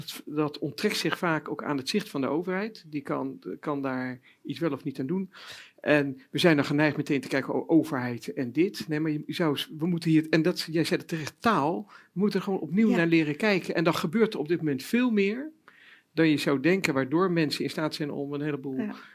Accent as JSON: {"language": "Dutch", "town": "The Hague", "region": "South Holland", "country": "Netherlands", "said": "Ik kwam uit Den Haag, daar had ik brieven leren schrijven."}